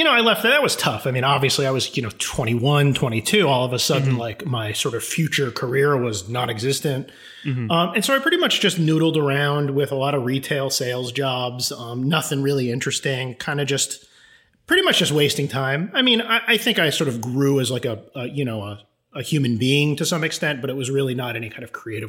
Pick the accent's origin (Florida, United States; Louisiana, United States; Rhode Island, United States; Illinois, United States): Rhode Island, United States; East Greenwich; I grew up in Rhode Island. Mm-hmm. I just say Providence because nobody except people from Rhode Island know Rhode Island, but it's this little sort of town called East Greenwich, which is like maybe 15 minutes south of Providence.